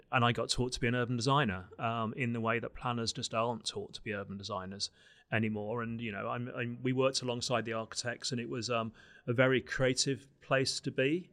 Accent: Birmingham, West Midlands, United Kingdom; I'm slightly older than you, I think. So I grew up in Birmingham in the 60s and 70s.

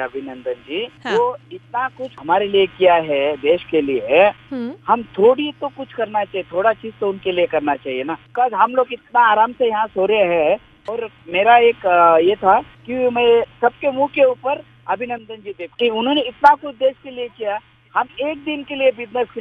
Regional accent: India; मैंने बहुत प्राउड है मेरे को कि मैं इंडियन हूँ और मैं देश का एक नागरिक हूँ।

